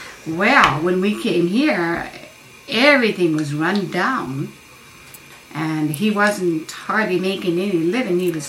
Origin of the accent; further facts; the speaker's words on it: Vancouver, British Columbia, Canada; born there; No, I was born in Vancouver in 1912, 1st of December.